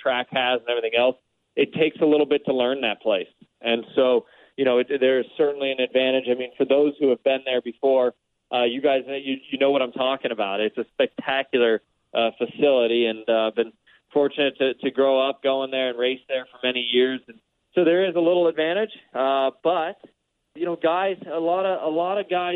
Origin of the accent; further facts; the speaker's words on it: Columbus, Ohio, United States; I'm from Columbus, Ohio, so Mid-Ohio is special.